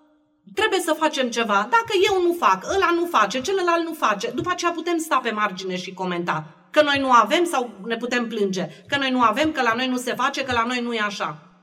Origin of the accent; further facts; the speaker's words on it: Târgu Mureș, Mureș County, Romania; Eu m-am născut în Iorna Mureș și am crescut aici.